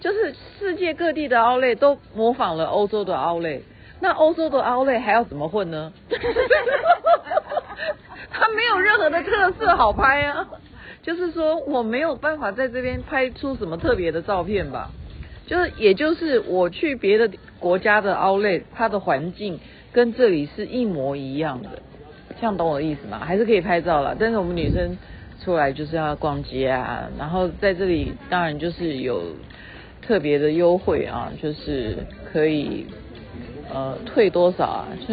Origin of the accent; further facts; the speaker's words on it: Taiwan; 所以我们就说我们是从台湾来的，就会非常情不自禁的就会哼起这首歌曲来。那我现在的位置呢是在，这里是阿姆斯特丹是吧？